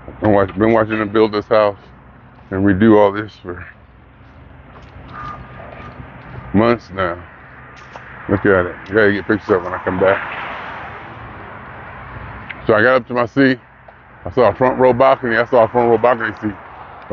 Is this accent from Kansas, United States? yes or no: no; Ohio, United States; I mean, I'm from Ohio, people. Not that, you know, being from Ohio is just that. I'm from a small town.